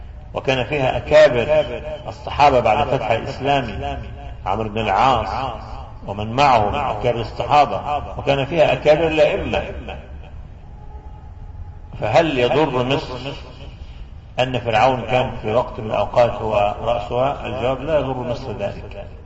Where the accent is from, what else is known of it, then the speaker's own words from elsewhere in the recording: Najd, Saudi Arabia; عندنا في نجد